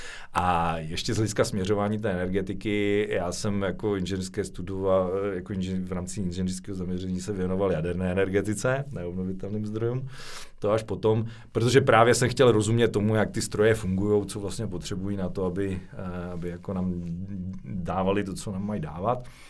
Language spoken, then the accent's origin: Czech; Moravian-Silesian Region, Czechia; protože pocházím z Beskyd, kousek od Kopřivnice